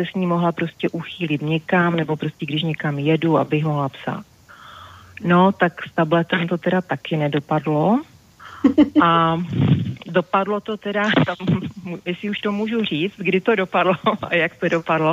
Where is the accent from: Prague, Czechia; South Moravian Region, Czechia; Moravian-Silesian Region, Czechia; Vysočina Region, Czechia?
Moravian-Silesian Region, Czechia; Ostrava; žiju vlastně celý život v Ostravě